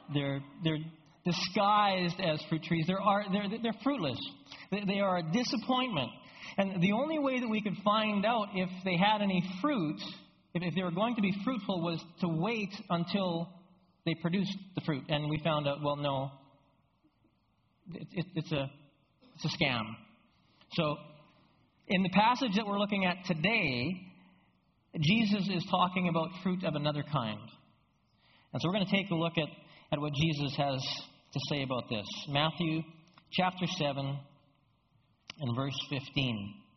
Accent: Alberta, Canada; because we're from Alberta. And, you know, fruit doesn't really grow well in Alberta.

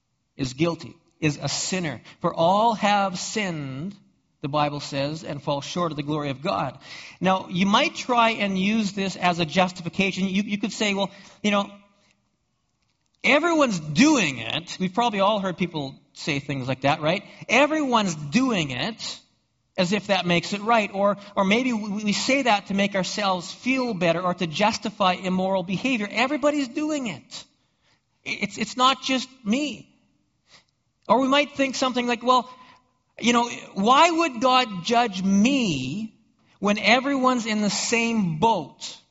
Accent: Alberta, Canada; but I'm from Alberta. And in Alberta, that kind of turn is legal.

